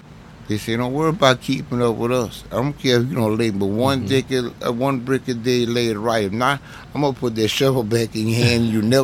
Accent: Lafayette, Louisiana, United States; now in Charlotte, United States; Lafayette, Louisiana.

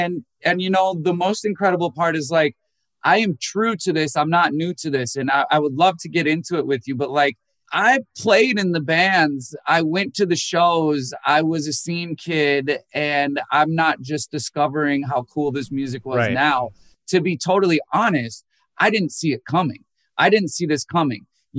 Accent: Minnesota, United States; born there; So like I was born in Minnesota.

